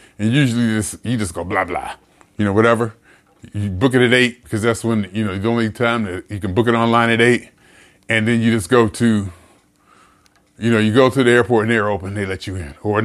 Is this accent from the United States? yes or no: yes; California, United States; I said, I come from California. We're just not used to this level of service.